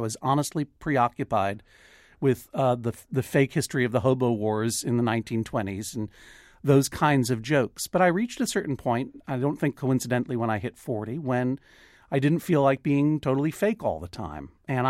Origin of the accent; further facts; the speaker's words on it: Brookline, Massachusetts, United States; Right. So I grew up in Brookline. I went to high school here.